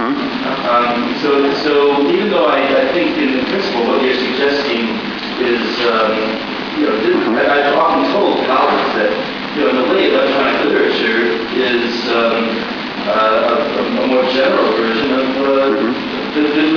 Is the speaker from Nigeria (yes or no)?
yes; Nigeria; What I'm thinking of as a Nigerian is, in my career, I took a bibliography course in graduate school.